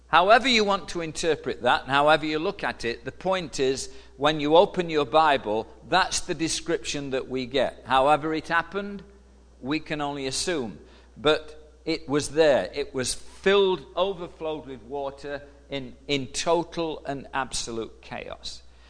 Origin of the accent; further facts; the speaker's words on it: United Kingdom; now in United States; So he says, "Where are you from?" And I always say Frankfurt. No. Originally, so I said, "Okay, I'm from the UK."